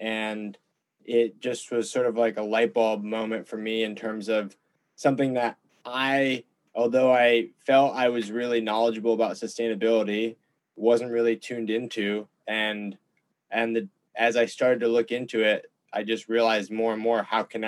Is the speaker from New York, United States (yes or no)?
yes; Ithaca, New York, United States; now in Santa Cruz, United States; I'm from Ithaca, New York. So Ithaca is in the Finger Lakes region of upstate New York. And so I grew up on a lake, and I felt really fortunate to have a lot of exposure to the outdoors.